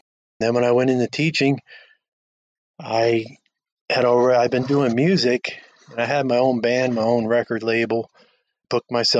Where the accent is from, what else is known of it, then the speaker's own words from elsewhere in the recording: New Jersey, United States; You know, my mother's from Italy. I grew up in New Jersey, just outside of Manhattan. Pizza was in my life from the day I was born